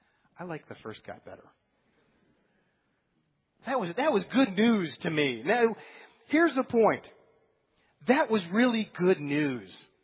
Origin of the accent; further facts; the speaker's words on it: Wisconsin, United States; I grew up in Wisconsin, if any of you are from there.